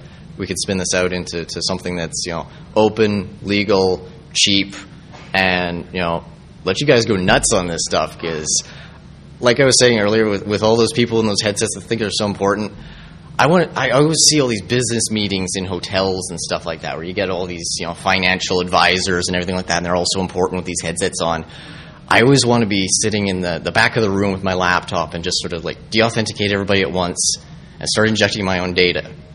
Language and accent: English; Canada; because I'm Canadian